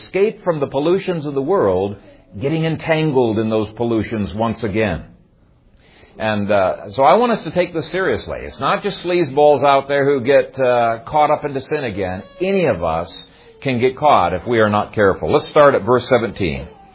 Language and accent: English; Ethiopia; When I grew up in Ethiopia, my dad and I had between 17 and 20 beehives.